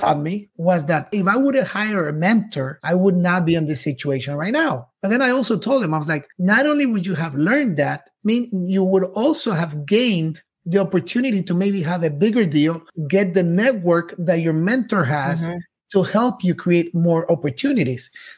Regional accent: Quito, Pichincha, Ecuador; I was born in Quito, Ecuador, raised by a single mother.

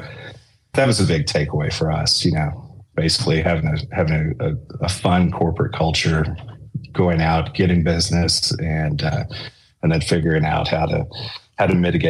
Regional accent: Lubbock, Texas, United States; I grew up in Lubbock, Texas, small town in West Texas

